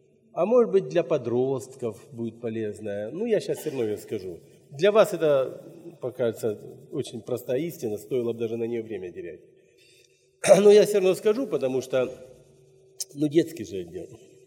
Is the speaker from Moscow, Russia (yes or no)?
no; Shakhty, Rostov Oblast, Russia; Я рос в Шахтинской церкви в Ростовской области.